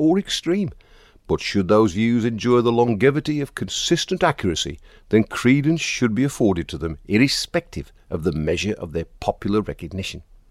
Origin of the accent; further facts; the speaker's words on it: Wales, United Kingdom; I have hitherto felt no more threatened than when strolling the alleys of my hometown in rural Wales.